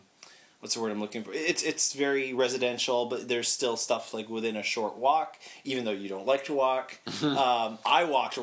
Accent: Canada; accent: Canadian; people have told me that that's how my Canadian accent sounds.

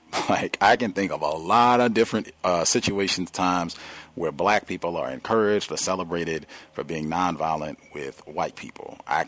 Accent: Virginia, United States; In my home state of Virginia, before there was a United States

